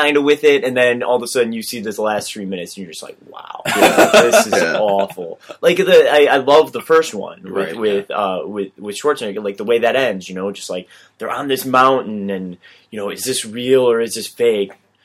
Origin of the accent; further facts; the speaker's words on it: Chicago, Illinois, United States; I feel for the first time in my life, I feel a little bad being a Chicagoan.